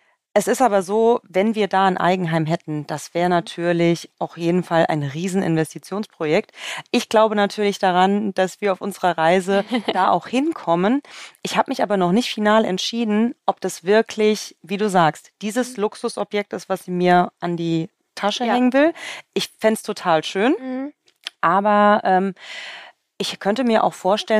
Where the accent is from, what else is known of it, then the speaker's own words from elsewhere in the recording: Westerwald, Germany; Ich komme ja ursprünglich aus dem Westerwald zwischen Köln und Frankfurt.